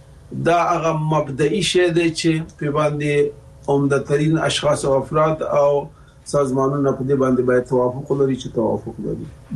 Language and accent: Pashto; Afghanistan; دا سوال متاسفانه مونږ افغانان یو سلسله تاریخي مسائل